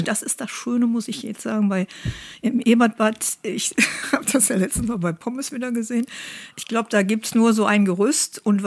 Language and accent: German; Oberhausen, North Rhine-Westphalia, Germany; Ich komme aus Osterfeld, tiefstes Zechengebiet, mein Opa war im Pütt und wir haben auch in einer Zechenwohnung gewohnt.